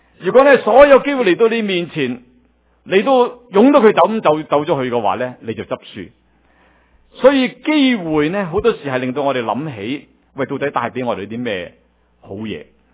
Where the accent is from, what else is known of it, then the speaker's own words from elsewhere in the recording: Guangdong, China; 我哋中国人呢就好着重呢，即係要找住个机会。特别我哋广东人有句俗话呢